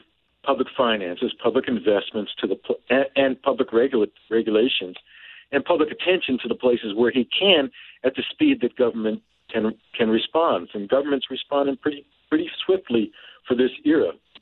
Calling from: Michigan, United States; As an observer, and mind you, I'm speaking from Michigan, and we have more fresh water than any place on the planet.

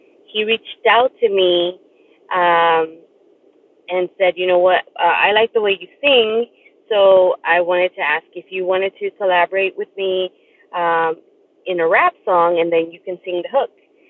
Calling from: Tucson, Arizona, United States; Hello, everyone. I am calling in from Tucson, Arizona. I have called before.

